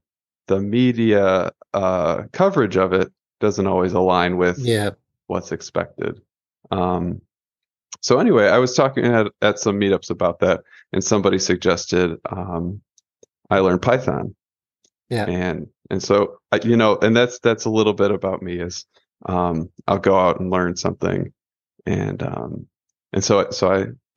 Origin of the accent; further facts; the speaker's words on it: Midwest, United States; Sure. I'm a Midwesterner at heart.